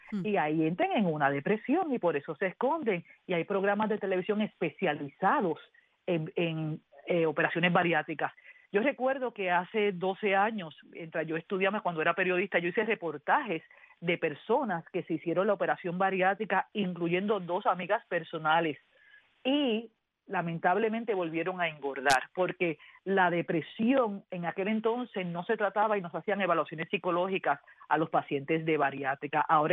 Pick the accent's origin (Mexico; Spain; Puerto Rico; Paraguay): Puerto Rico; en Puerto Rico, de donde yo soy originalmente, nos enseñan nuestros padres a comer todo lo que hay en el plato.